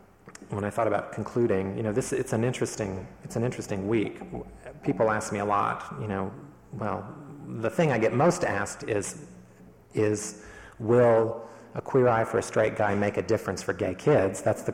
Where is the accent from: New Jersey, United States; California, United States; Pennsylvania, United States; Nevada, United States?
California, United States; don't write me off because I'm from California